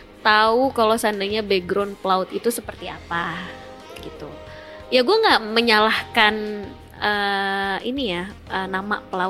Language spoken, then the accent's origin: Indonesian; West Java, Indonesia; Gue Sunda.